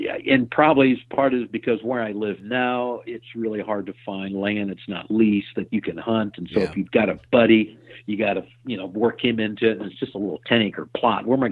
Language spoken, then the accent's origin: English; Hartville, Ohio, United States; Well, and until I was 10 years old, I grew up in Hartville, Ohio, which is between Akron and Canton, Ohio.